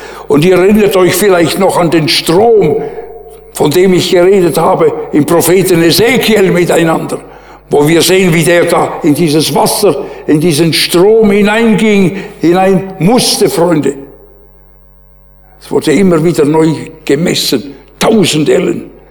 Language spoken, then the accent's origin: German; Bern, Switzerland; Ich bin Berner Oberländer. Aber im Frauenspital in Bern geboren.